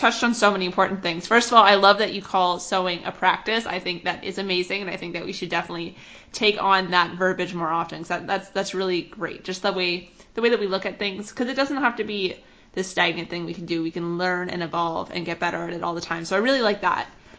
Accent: Waterloo, Ontario, Canada; I live in an area, I'm from Waterloo.

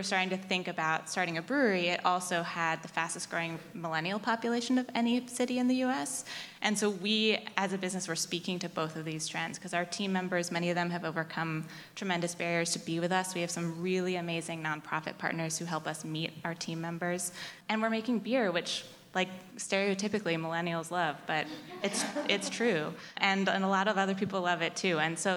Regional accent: Philadelphia, Pennsylvania, United States; And I'm originally from Philly and wanted to come back here

